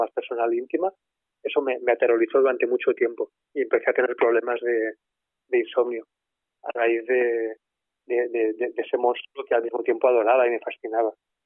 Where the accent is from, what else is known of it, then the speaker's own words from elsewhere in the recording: Banyoles, Catalonia, Spain; moved away; cuando me tengo que ir de Bañolas, ¿no? O sea, cuando pierdo mi pueblo y mis amigos y mi infancia.